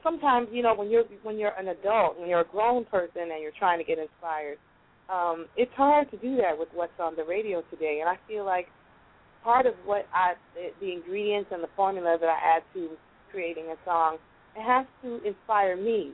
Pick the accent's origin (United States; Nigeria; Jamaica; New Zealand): Nigeria; I'm a global citizen. I'm Nigerian.